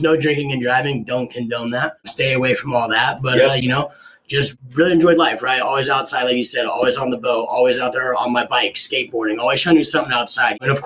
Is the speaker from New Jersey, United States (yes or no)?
no; San Jose, California, United States; So as I said, you know, I'm actually from California, born and raised down in the South Bay, down in San Jose, California.